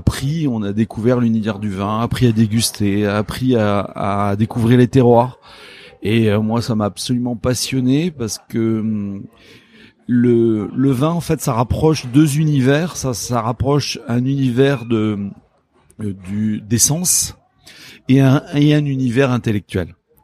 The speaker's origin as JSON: {"language": "French", "region": "Nouvelle-Aquitaine", "country": "France", "said": "alors moi je suis originaire de Gironde. J'ai vécu à La Réole, donc pas très loin du domaine."}